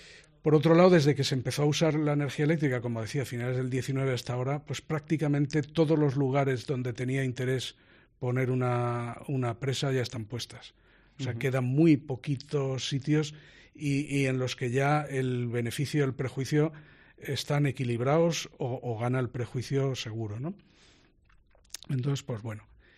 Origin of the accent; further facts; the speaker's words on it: Valencia, Valencian Community, Spain; born there; porque yo que nací en Valencia, y esto del Tribunal de las Aguas es graciosísimo